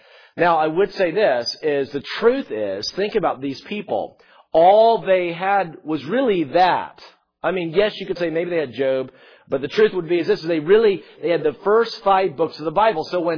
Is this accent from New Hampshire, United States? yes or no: no; South Carolina, United States; Now, I'm not from Minnesota. I'm from South Carolina.